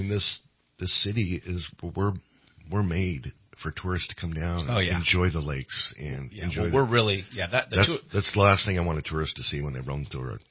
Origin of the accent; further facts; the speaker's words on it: Portland, Oregon, United States; Yeah, I'm born and raised in Portland, and that's why I'm so outspoken about this.